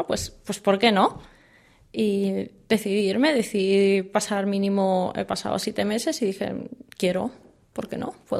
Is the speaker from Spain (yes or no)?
yes; Spain; yo soy española, mi pareja es española y yo me comporto como una española.